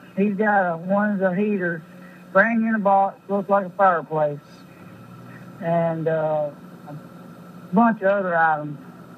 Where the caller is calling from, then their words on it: Anniston, Alabama, United States; Anniston.